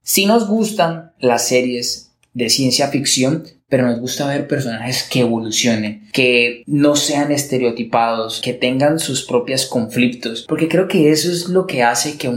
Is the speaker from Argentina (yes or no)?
no; Colombia; aquí somos colombianos.